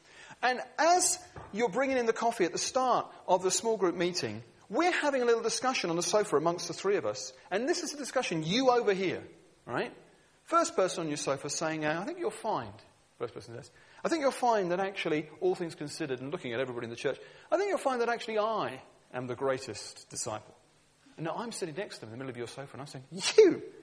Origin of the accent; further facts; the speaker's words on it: United Kingdom; So we're British and we play safe.